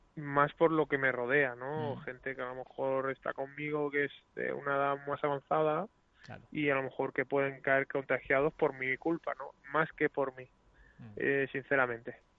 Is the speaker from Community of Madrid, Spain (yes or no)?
yes; Aranjuez, Community of Madrid, Spain; De momento los ribereños de allí en mi pueblo pues no están confinados